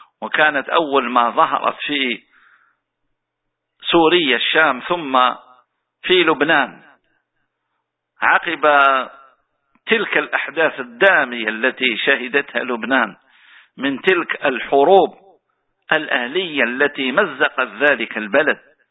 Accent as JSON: {"language": "Arabic", "country": "Tunisia", "said": "إخواننا في بلدنا تونس وفي غيرها من بلاد"}